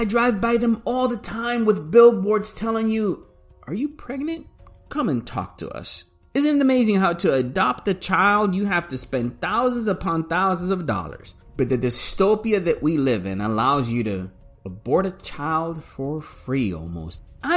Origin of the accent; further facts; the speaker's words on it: Puerto Rico; I come from Puerto Rico.